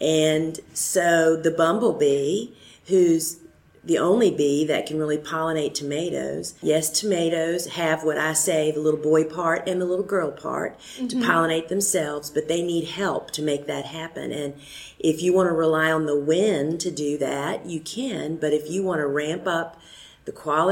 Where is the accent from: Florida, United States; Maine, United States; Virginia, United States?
Virginia, United States; I'm from Southeastern Virginia, even though I sound like I'm from Georgia.